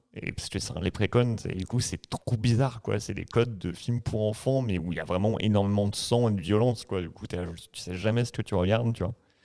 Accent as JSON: {"language": "French", "region": "Quebec", "country": "Canada", "said": "je suis québécois"}